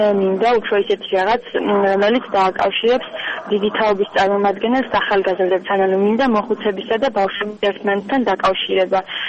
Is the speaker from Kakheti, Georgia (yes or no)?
yes; Bodbe, Kakheti, Georgia; ჩვენ რაიონში სიღნაღში და განსაკუთრებით ჩვენ სოფელში ბოდვიდან ვარ